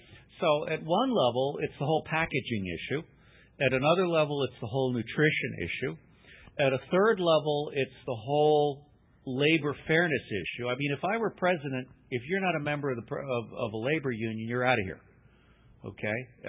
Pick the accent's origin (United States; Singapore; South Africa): Singapore; When I was growing up in Singapore